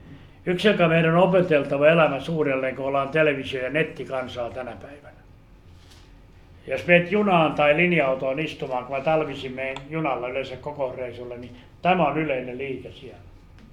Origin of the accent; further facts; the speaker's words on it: Ostrobothnia, Finland; niin kuin meillä Pohjanmaalla sanotaan